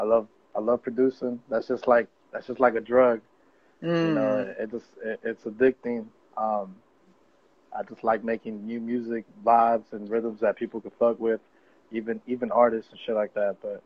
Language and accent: English; Los Angeles, California, United States; I originate from South Central Los Angeles. I was born in White Memorial Hospital in Boyle Heights, but, I grew up in South Central L.A.